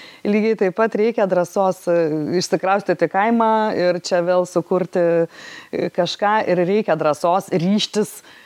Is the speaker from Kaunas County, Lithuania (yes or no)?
no; Biržai, Panevėžys County, Lithuania; Pavyzdžiui, aš esu iš Biržų